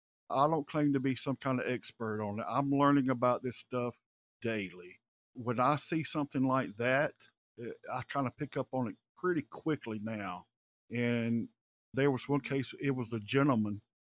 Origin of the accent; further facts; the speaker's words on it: the South, United States; And another thing, you and I, we're from the South, right? We're from the Bible Belt of the South.